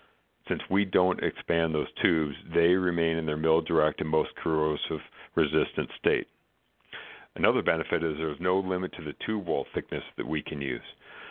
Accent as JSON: {"language": "English", "region": "Minnesota", "country": "United States", "said": "we're from Minnesota, so you know we're nice people."}